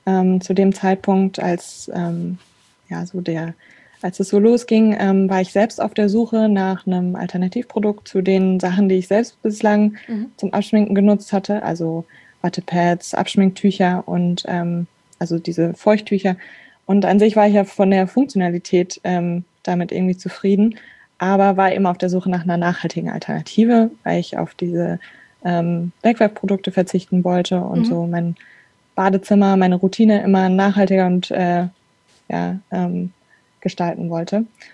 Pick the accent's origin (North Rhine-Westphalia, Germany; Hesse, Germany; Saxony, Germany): Hesse, Germany; Frankfurt; now in Darmstadt, Germany; ich bin 25. Ich komme aus Frankfurt, bin aber jetzt schon seit einigen Jahren in Darmstadt.